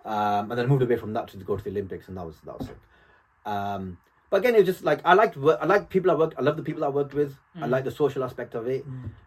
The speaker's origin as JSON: {"language": "English", "country": "United Kingdom", "said": "me being a British Muslim Pakistani, I've seen what people say about us and what we've been through over the last 20, 25 years."}